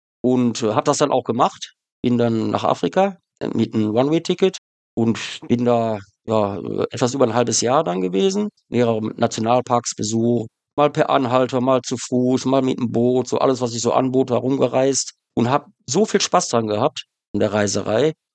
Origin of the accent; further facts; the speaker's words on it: Essen, North Rhine-Westphalia, Germany; also born or lived in Wuppertal; now in Eckernförde, Germany; Ich bin ursprünglich ein Ruhrpottkind, geboren in Wuppertal, aufgewachsen in Essen und habe da eigentlich so meine ganze Jugendkindheit verbracht, bis ich dann halt mit dem Reisen angefangen habe, habe dort die Ausbildung auch gemacht